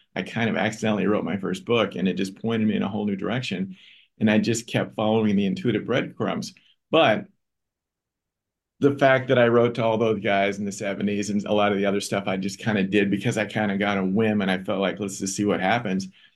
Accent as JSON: {"language": "English", "region": "Oregon", "country": "United States", "said": "And I'm from Oregon. We didn't have a team."}